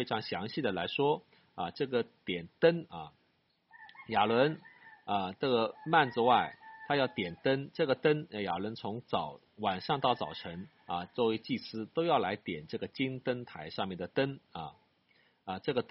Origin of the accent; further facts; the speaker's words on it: China; 我们中国人的三大节期是什么呢？